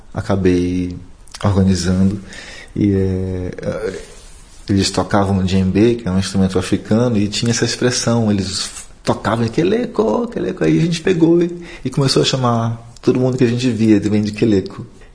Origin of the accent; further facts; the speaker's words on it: Pará, Brazil; primeira canção que eu fiz como um ritmo paraense, com uma sonoridade de lá, com uma homenagem à minha terra, né?